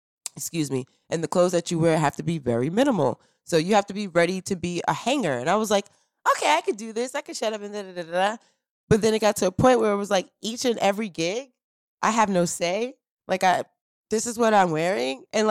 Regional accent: New York City, New York, United States; it's like the struggle and the beauty of like growing up in Harlem and in New York, and like I have family from that era, and I came from that era

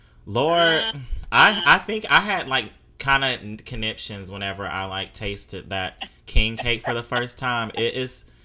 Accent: Mississippi, United States; also born or lived in Chicago; I moved here from Chicago, originally from Mississippi, but, I mean, I spent my 20s in Chicago

